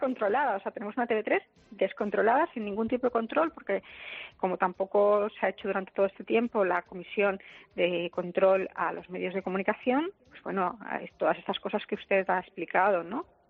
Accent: Catalonia, Spain; Yo como catalana estoy horrorizada.

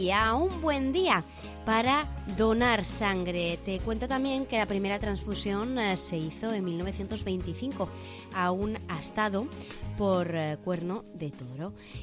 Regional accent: Pamplona, Navarre, Spain; now in Tudela, Spain; bueno, no soy tudelana, soy de Pamplona, pero me pasaba un poco lo mismo con los de aquí

